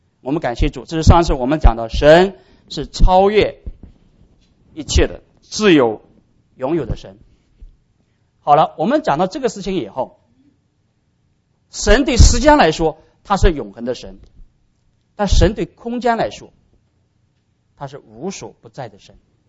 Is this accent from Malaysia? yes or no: no; China; 你知道我们中国人很 nice， 跟人家祝寿的时候总是祝你万寿无疆